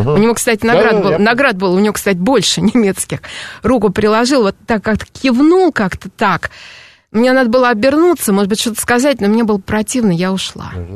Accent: Moscow, Russia; Я сказала, из Москвы.

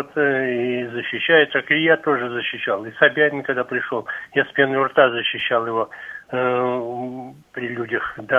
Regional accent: Moscow, Russia; мы все коренные москвичи.

